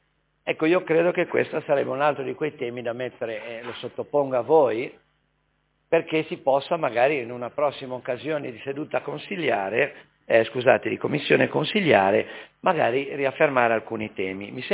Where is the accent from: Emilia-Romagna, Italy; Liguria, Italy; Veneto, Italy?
Liguria, Italy; Genoa; provengo dalla Val Bisagno, è una valle lunga, stretta, purtroppo anche con grandi difficoltà di mobilità